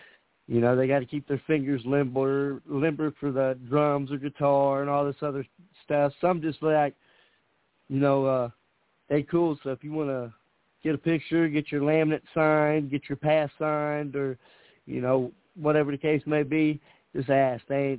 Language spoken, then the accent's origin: English; Indianapolis, Indiana, United States; Well, first and foremost, I'm from Indianapolis, Indiana, 45, married, 4 children.